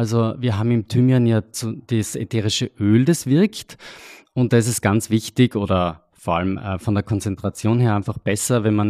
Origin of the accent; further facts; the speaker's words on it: Trentino-Alto Adige, Italy; Ich komme aus Südtirol, aus einem sehr ländlichen Bereich